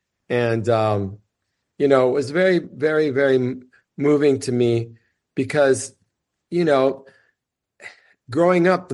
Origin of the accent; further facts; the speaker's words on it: United States; born there; She was from Cuba and I was born in the United States.